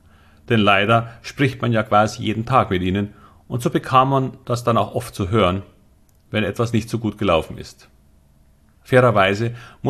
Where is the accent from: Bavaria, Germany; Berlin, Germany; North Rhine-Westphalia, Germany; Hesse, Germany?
Bavaria, Germany; Munich; Ich wollte, obwohl Münchner, immer am Wasser wohnen